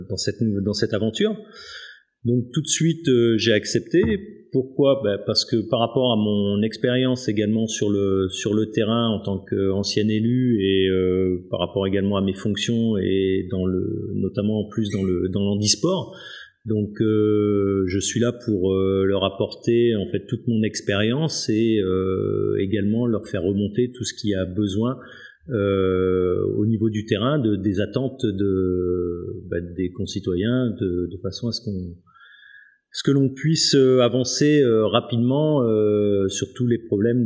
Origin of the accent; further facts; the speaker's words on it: Samoëns, Auvergne-Rhône-Alpes, France; Donc moi je suis issu de Samoin